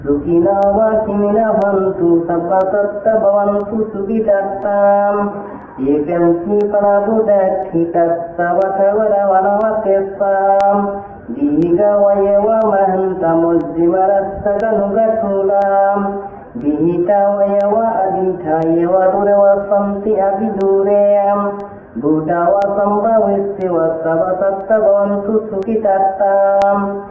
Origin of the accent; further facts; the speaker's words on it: Kolabaliya, Tripura, India; English is a second language; I come from Kolabaliya in Tripura of India.